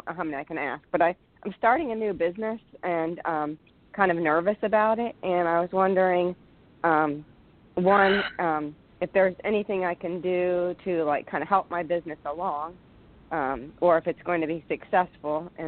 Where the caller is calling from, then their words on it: Lorton, Virginia, United States; I'm calling from Lorton, Virginia, and my birthday is December 3rd.